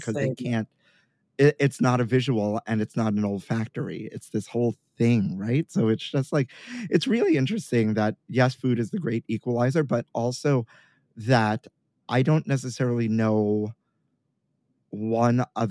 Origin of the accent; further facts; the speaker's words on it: Brooklyn, New York, United States; There, growing up in Sunset Park, Brooklyn, there used to be this bodega that my father used to hang out with.